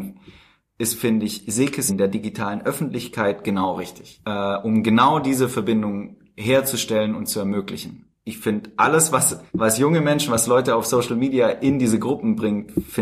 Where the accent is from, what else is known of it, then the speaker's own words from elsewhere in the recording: Baden-Württemberg, Germany; Also ich komme ja auch selber vom Dorf, aber vielleicht nicht ganz so. Also ich bin aufgewachsen im Speckgürtel von Tübingen, in der Nähe von Stuttgart.